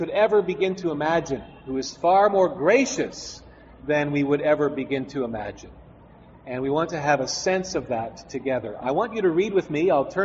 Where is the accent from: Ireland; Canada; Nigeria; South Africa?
Canada; Now, I acknowledge I'm from Canada, one of the frozen chosen